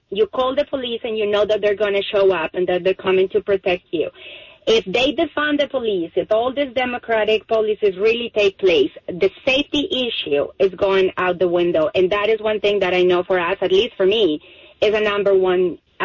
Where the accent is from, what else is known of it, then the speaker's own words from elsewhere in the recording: Colombia; Okay, well, I'm Hispanic. I'm from Colombia.